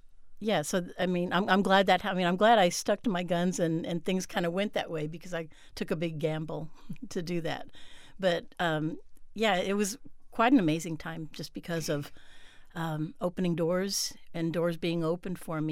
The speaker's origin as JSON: {"language": "English", "town": "San Antonio", "region": "Texas", "country": "United States", "said": "We're all from San Antonio."}